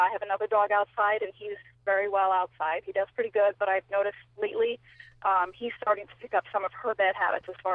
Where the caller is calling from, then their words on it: Harrison, New York, United States; Hi. I'm calling from Harrison, New York.